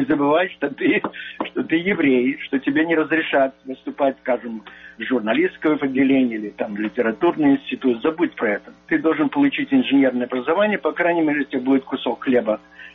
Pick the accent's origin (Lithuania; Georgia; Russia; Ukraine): Ukraine; Odesa, Odesa Oblast; у вас какой-то акцент, откуда вы? Я говорю: из Одессы.